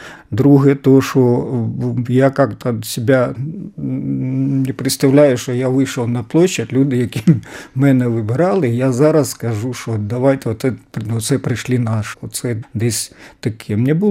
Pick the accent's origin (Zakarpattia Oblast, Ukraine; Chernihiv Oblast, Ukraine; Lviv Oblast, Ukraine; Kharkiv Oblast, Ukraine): Chernihiv Oblast, Ukraine; Snovsk; Прямо дорога йде на Росію, направо дорога йде на мій рідний Сновськ.